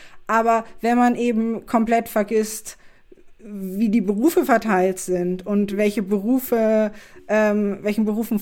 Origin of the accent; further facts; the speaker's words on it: Bavaria, Germany; now in Berlin, Germany; Ich komme eigentlich aus Bayern